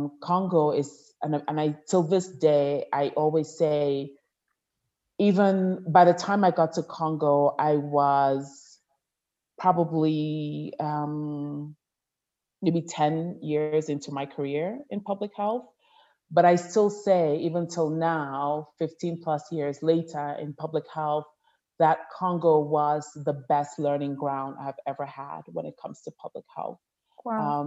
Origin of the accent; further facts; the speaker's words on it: Cameroon; I'm from Cameroon